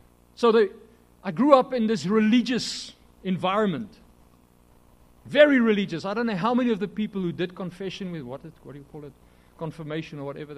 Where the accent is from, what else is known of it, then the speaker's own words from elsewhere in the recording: South Africa; I remember that I grew up in the Afrikaner community. No? Afrikaner community, very religious.